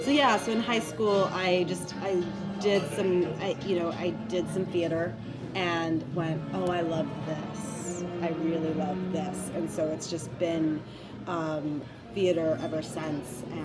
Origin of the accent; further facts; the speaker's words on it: Albuquerque, New Mexico, United States; now in Portland, United States; I did not. I'm from Albuquerque, New Mexico.